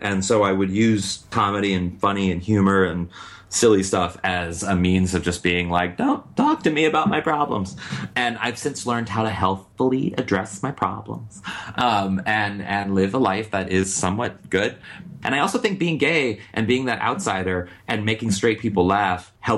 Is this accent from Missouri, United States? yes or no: yes; St. Louis, Missouri, United States; Yeah, I started, so when I was a kid, I'm from St. Louis, Missouri, and I graduated high school with Nikki Glaser